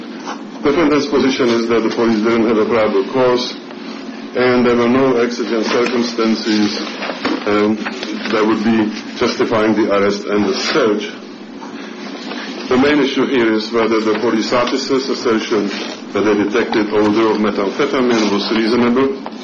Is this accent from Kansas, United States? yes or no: no; Salem, Oregon, United States; I'm from Salem, Oregon.